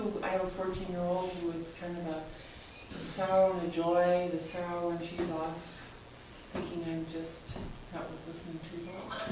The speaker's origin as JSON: {"language": "English", "town": "Detroit", "region": "Michigan", "country": "United States", "said": "I'm from Detroit, Michigan. And I was raised Presbyterian, and now I'm part of a non-denominational Christian church."}